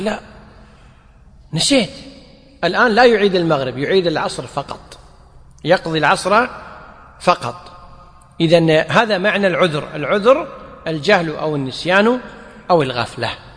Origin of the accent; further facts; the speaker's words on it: Kuwait; مثل ما احنا عندنا في الكويت والله الحمد جميع الصلوات تصلى في أول الأوقات